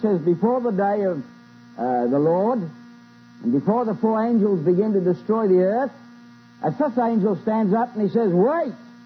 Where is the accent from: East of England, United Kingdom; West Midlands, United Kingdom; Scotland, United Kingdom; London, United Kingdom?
Scotland, United Kingdom; Now, I'm Scottish, man.